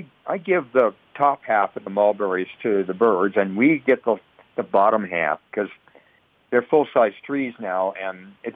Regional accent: Nebraska, United States; I grew up in Nebraska and hunted squirrels when I was a kid.

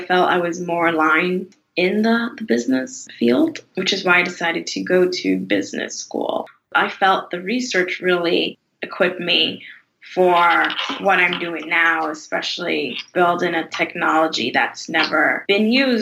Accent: New York City, New York, United States; You know, I grew up in New York City.

